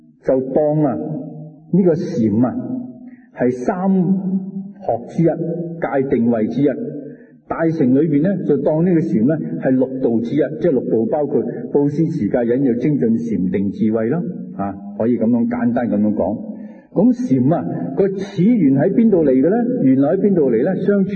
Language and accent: Cantonese; China; 咁我哋身为中国人咧